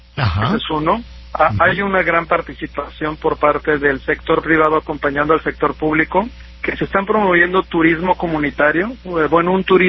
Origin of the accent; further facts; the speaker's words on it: Tijuana, Baja California, Mexico; allá en Tierra Bendita, allá es mi tierra, Javier, allá. Uh-huh. Tijuana